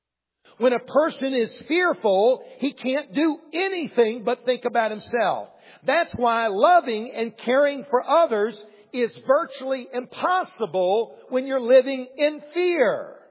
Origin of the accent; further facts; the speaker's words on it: Columbia, South Carolina, United States; I grew up in Columbia, the capital city. I grew up a Gamecock fan. I hated the Clemson Tigers. I didn't even like orange. And I moved to the upstate of South Carolina.